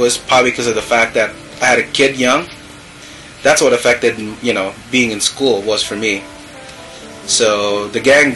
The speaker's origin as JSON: {"language": "English", "region": "California", "country": "United States", "lives_now": "Los Angeles, United States", "said": "But when I moved out here in LA from Orange County, that's when, you know, things just kind of took a big turn"}